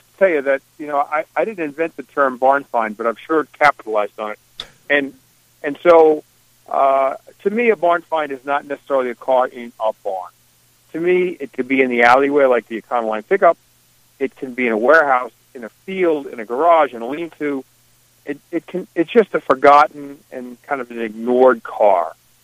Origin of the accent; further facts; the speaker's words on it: Long Island, New York, United States; I come from Long Island, and I would regularly make trips to Bristol